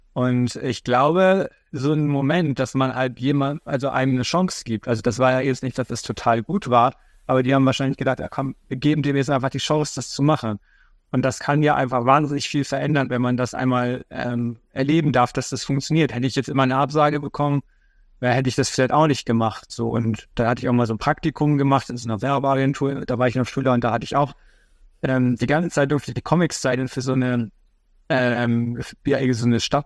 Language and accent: German; Kleve, North Rhine-Westphalia, Germany; also born or lived in Heide; Also das Schöne ist ja da, als ich da groß geworden bin, da hatte auch nicht unbedingt jeder Internet.